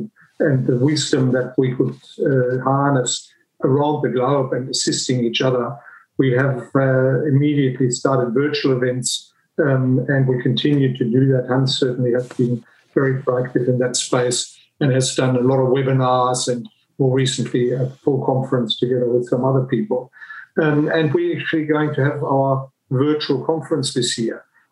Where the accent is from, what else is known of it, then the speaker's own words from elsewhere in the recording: Germany; English is a second language; moved away as an adult; now in Australia; I'm originally from Germany. My accent most probably gives me away. I started 40 years ago, almost 41, and came to Australia because my mother's Australian